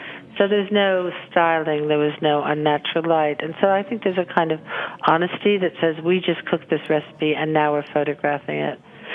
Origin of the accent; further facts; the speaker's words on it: Woodstock, New York, United States; Well, I grew up in Woodstock